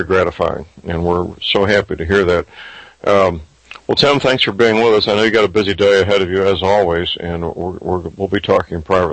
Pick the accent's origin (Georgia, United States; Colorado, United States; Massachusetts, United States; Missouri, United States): Missouri, United States; St. Louis; in my hometown, St. Louis, not somebody in Mumbai.